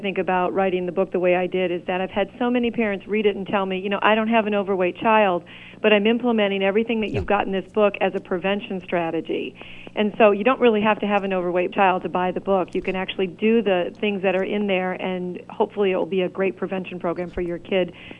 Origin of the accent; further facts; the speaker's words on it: the North, United States; I don't know if you, and I'm from the North, we say pop in the North, but so for all those Northerners listen, it's pop.